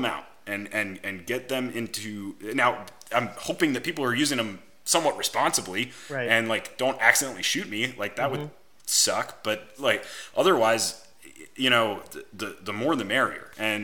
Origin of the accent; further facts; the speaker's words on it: United States; I am an American. I love being an American.